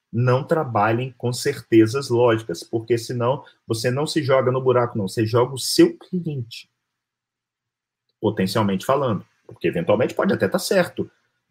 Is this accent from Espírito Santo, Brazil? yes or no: yes; Espírito Santo, Brazil; Passei minha infância inteira no Espírito Santo